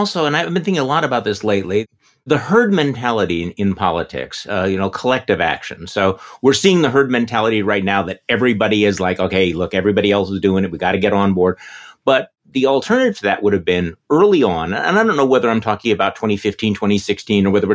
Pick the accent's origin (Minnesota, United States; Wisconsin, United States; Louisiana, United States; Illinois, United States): Wisconsin, United States; Milwaukee; here in my hometown in Milwaukee during the debate